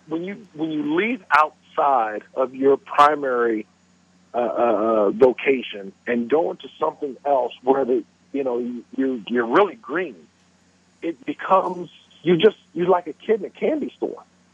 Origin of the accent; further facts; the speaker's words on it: York, Pennsylvania, United States; He did York Country Club. I grew up in York, Pennsylvania.